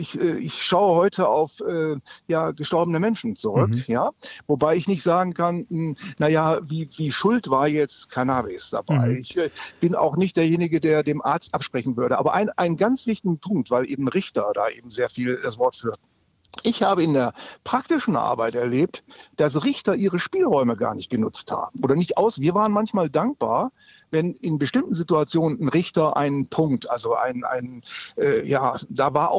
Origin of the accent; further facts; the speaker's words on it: Essen, North Rhine-Westphalia, Germany; hier in meiner Heimatstadt in Essen